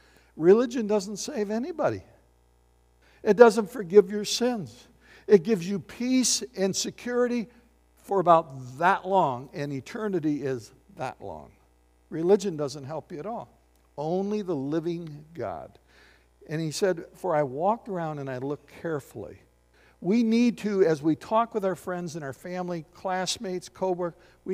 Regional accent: Michigan, United States; I was on vacation. I'm from Michigan.

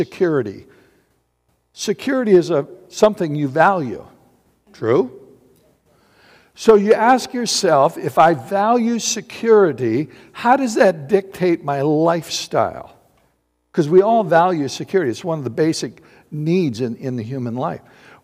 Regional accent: Battle Creek, Michigan, United States; Now you're going to go to Battle Creek, my hometown, at night.

